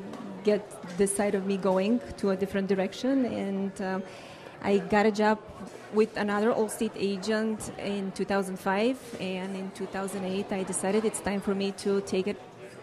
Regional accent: Bulgaria; English is a second language; moved away as an adult; now in United States; I am from Bulgaria.

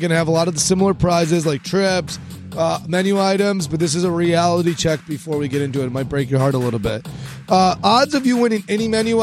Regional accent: Illinois, United States; We grew up in the Chicagoland area.

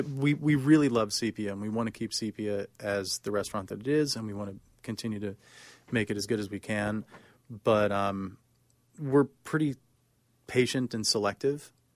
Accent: United States; growing up as an American, I have access to, you know, the proverbial melting pot, right?

